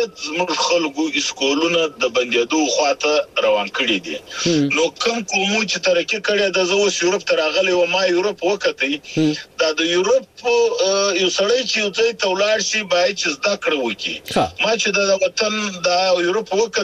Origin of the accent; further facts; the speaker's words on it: Zhob, Balochistan, Pakistan; زه د ژوب یم د ژوب پلانکی زیم